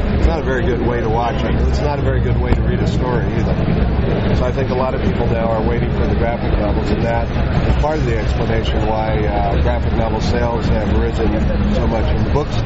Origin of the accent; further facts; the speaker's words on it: Milwaukie, Oregon, United States; I grew up in Milwaukee, Oregon, which is farm country, and I didn't know anyone in any big city, much less the entertainment industry.